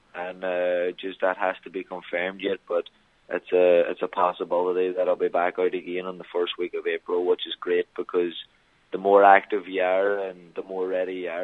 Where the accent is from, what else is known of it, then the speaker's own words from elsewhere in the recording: County Donegal, Ireland; now in Los Angeles, United States; I'm over here from Ireland, as we all know, up in Donegal. To come over here to LA, it's a big change, so it is.